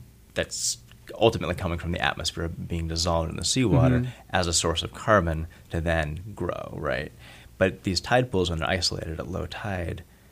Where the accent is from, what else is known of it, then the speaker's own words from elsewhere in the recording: Petersburg, Alaska, United States; You know, I grew up in Petersburg, and turning over rocks and trying to figure out what was there.